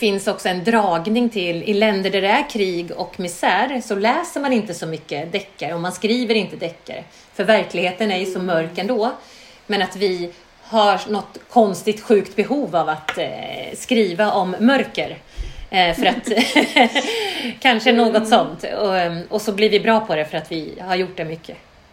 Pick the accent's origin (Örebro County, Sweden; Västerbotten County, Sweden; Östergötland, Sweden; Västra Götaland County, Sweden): Västra Götaland County, Sweden; Gullspång; eftersom jag är uppvuxen i Lilla Gullspång